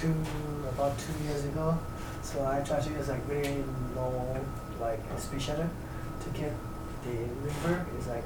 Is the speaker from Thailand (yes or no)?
yes; Thailand; now in Santa Rosa, United States; so we from the same hometown. We're from Thailand. So we moved here